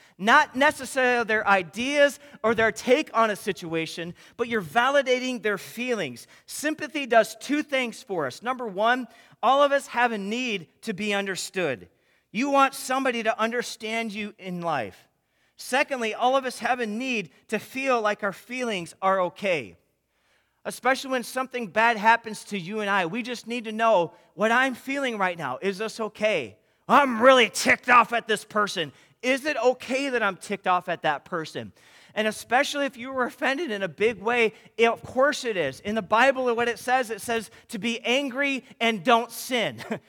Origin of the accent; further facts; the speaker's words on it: Midwest, United States; yeah, I'm from the Midwest, and I like a good old-fashioned meatloaf every now and again